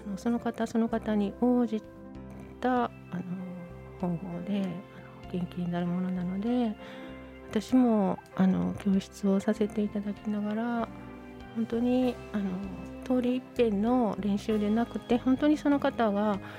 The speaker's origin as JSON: {"language": "Japanese", "region": "Fukuoka", "country": "Japan", "lives_now": "Kyoto, Japan", "said": "私は出身が九州の福岡なんですね。地理的に、京都にいるよりはあちらの中国とか朝鮮とかを結構身近に感じながら育ったんですけど"}